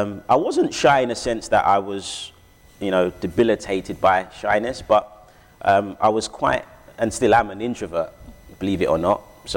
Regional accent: Catford, London, United Kingdom; I grew up in Southeast London, which I love dearly, Catford. It was a town and really good memories growing up in Catford.

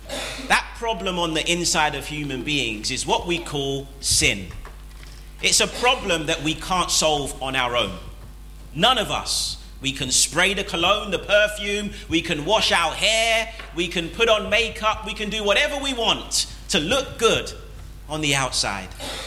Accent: London, United Kingdom; growing up in Southeast London, we just thought we were the bee's knees.

